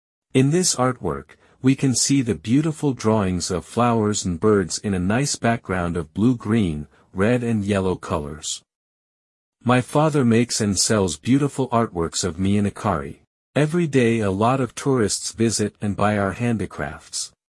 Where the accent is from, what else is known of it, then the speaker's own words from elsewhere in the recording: Isfahan, Iran; English is a second language; I'm from Isfahan.